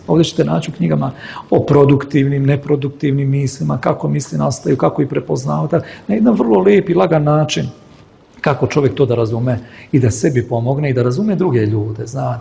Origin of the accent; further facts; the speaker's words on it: Serbia; Pomalo glasnije raspravljamo, mi smo Srbi takvi.